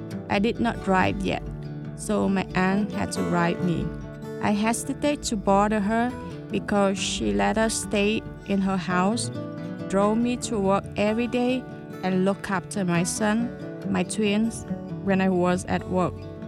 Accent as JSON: {"language": "English", "region": "Ho Chi Minh City", "country": "Vietnam", "tie": "born or raised there", "moved": "as an adult", "said": "from Ho Chi Minh City, Vietnam. It was such a tough decision to make because I had to leave my hometown where I spent more than 30 years"}